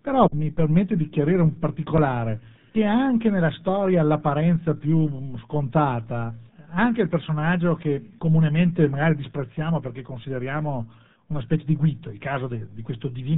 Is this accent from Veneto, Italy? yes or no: yes; Verona, Veneto, Italy; perché sono di Verona